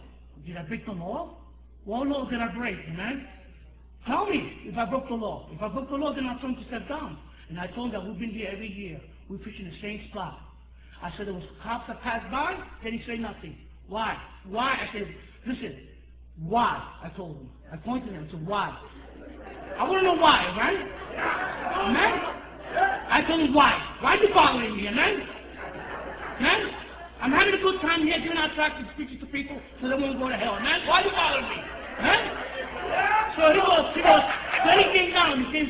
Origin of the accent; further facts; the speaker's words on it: New York, United States; Knowing me, I'm from New York, you know, he don't know me.